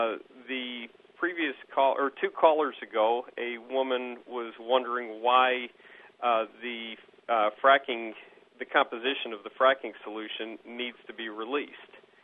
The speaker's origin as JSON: {"language": "English", "region": "New York", "country": "United States", "tie": "born or raised there", "lives_now": "Champaign, United States", "said": "I grew up in New York State, less than an hour away from Susquehanna County, Pennsylvania. I'm very familiar with the region"}